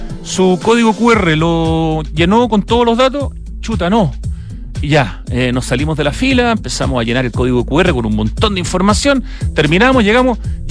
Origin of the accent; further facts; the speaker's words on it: Chile; una experiencia especial cuando uno como chileno va a un lugar que se supone que es Chile